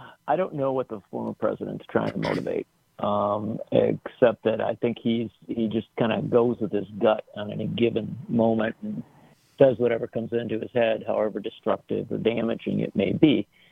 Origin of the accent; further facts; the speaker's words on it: Union Grove, Wisconsin, United States; You know, I grew up down in Union Grove, Wisconsin, and that was the site of the Racine County Fair.